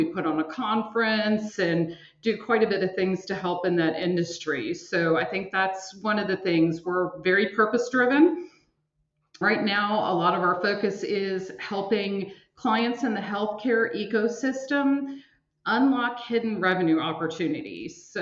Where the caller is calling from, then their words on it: Raleigh, North Carolina, United States; I am calling in from Raleigh, North Carolina, the Research Triangle Park area.